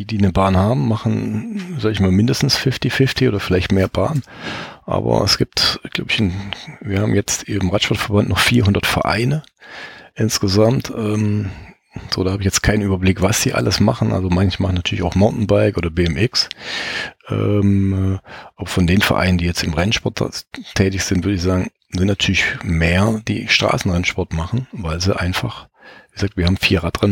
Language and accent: German; Baden-Württemberg, Germany; ich komme ursprünglich aus Baden-Württemberg